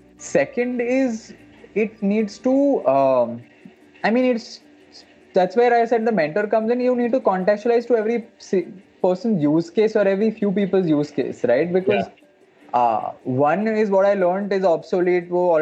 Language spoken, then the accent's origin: English; India